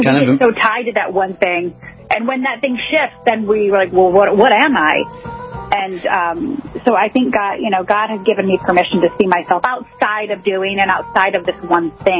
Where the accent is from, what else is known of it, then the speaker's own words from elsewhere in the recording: Michigan, United States; moved away as an adult; also born or lived in Ohio / Chicago; I'm actually from Michigan, but by way of Ohio and Chicago. Okay. So born and raised in Michigan, and I left Michigan in 1993 to go to college in Ohio.